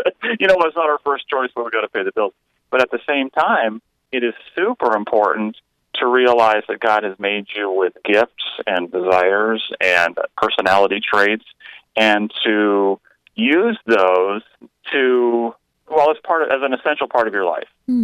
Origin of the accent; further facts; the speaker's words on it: Canada; now in Eugene, United States; It's an adjustment from Southern California, but, you know, I'm actually liking it a lot more than I thought I would, to be honest.